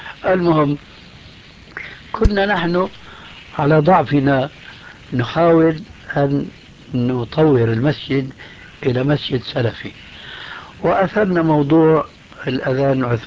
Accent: Damascus, Damascus Governorate, Syria; كما فعل أخوه عندنا في دمشق

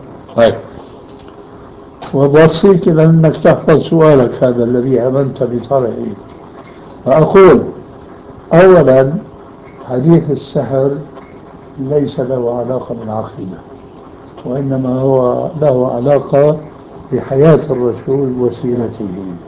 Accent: Syria; اطرح امامك كما يقولون عندنا بالشام

